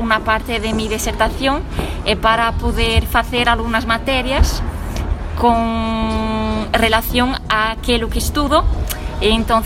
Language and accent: Galician; Portugal; Galician is a second language; now in A Coruña, Spain; Portugal.